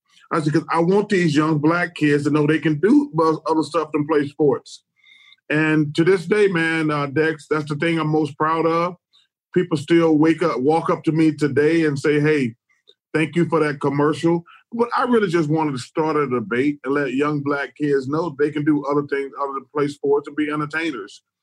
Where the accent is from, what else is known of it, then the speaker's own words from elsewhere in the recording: Alabama, United States; On my farm, which I've never been on the farm, even though I grew up in Alabama, I'm probably going to do apples or pears.